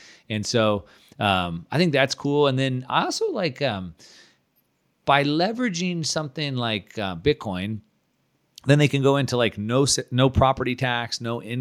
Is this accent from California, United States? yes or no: yes; California, United States; now in Puerto Rico; So like we're both from California.